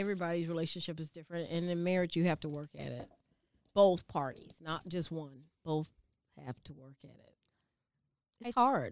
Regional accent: United States; accent: Gullah Geechee; Since you tripping off my Gullah Geechee accent.

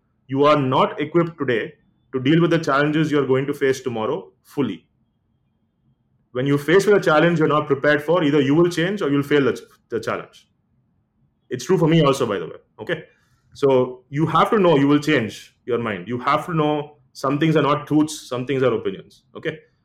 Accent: India; So the fact that we know this concept is because we're Indian is quite interesting, right?

